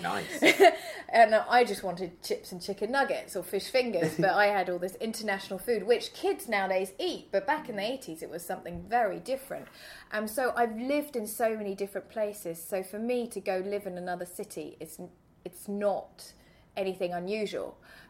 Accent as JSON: {"language": "English", "region": "London", "country": "United Kingdom", "tie": "born or raised there", "also_born_or_lived": "Germany / Paris", "moved": "as an adult", "lives_now": "Sweden", "said": "then I lived in Germany for a while when I was a kid, went to convent school in South Germany, and then I moved back to London, went to art college in London, and then Paris in my 20s, and now Sweden in my 30s."}